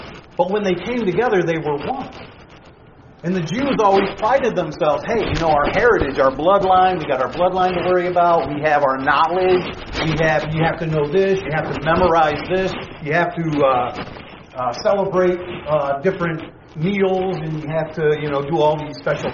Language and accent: English; New York, United States; And it's awesome when I come from New York. I come from a completely different background than all of you guys.